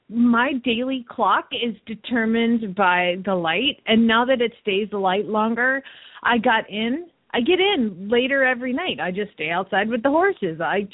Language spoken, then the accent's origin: English; Phoenix, Arizona, United States; from Phoenix, Arizona.